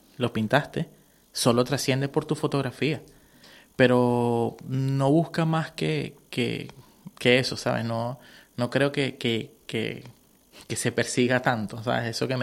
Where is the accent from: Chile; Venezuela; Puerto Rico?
Venezuela; now in Canary Islands, Spain; Yo soy venezolano, pero vivo en las Islas Canarias.